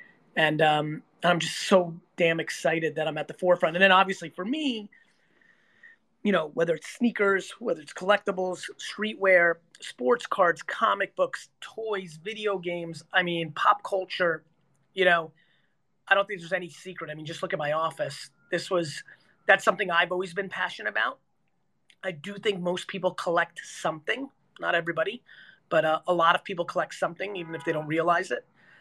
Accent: New Jersey, United States; Well, like, I'm 46 years old and I grew up in Jersey, right?

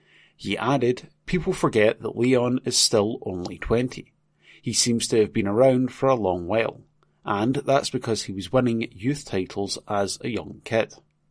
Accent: Berwick, North East England, United Kingdom; Obviously, I'm born and bred in Berwick.

